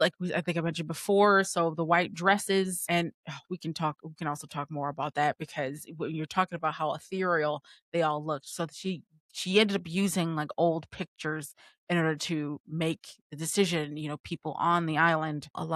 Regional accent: Rochester, New York, United States; Because, I mean, we're from Rochester, we can do that.

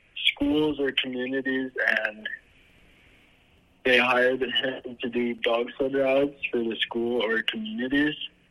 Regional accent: Saskatchewan, Canada; I'm 16 from Saskatchewan, Canada.

